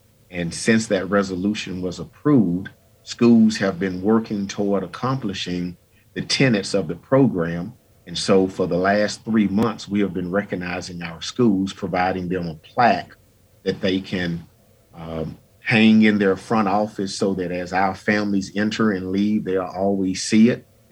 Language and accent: English; Mobile, Alabama, United States; now in Kentucky, United States; Well, I'm originally from Alabama. Actually, I came here from Mobile, Alabama.